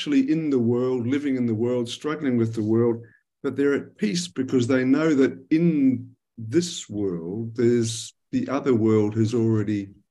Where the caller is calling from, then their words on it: Perth, Western Australia, Australia; I'm joining you from Perth in West of Australia.